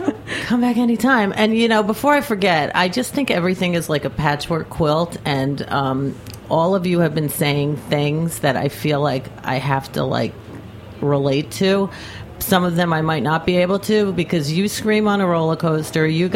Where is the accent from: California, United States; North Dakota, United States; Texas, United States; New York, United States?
New York, United States; Bronx; born there; I was born in the Bronx but never lived there, but I feel like I'm so Bronx is in my blood.